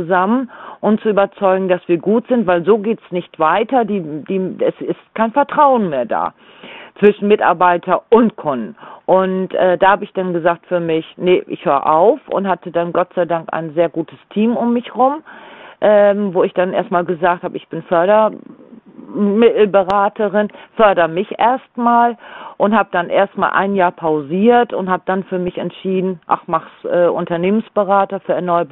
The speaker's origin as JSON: {"language": "German", "region": "Lower Saxony", "country": "Germany", "said": "ich komme ja aus Ostfriesland"}